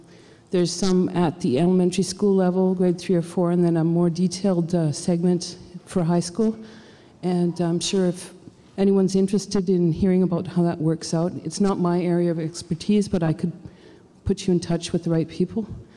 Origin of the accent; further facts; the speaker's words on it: Northwest Territories, Canada; I'm from the Northwest Territories.